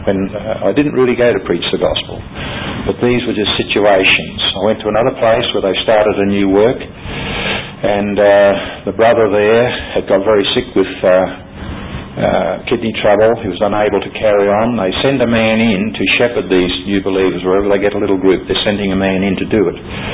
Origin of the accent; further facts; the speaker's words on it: Australia; I'm from Australia. I've come a long way.